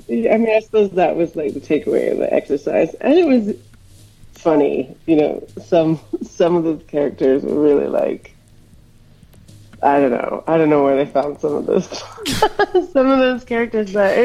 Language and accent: English; Hawaii, United States; I love living on the South Coast. I'm from Hawaii, so I grew up in the Pacific. I grew up in the ocean.